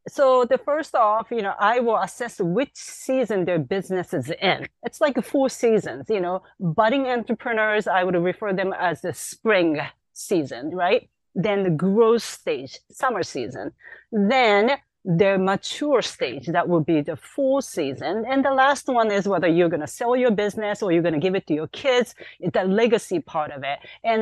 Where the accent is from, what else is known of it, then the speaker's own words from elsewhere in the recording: Yokohama, Kanagawa, Japan; moved away as an adult; now in United States; So I was born and raised in Japan. Yokohama is the city that I grew up, but I always wanted to, you know, try my luck elsewhere. So I came to the US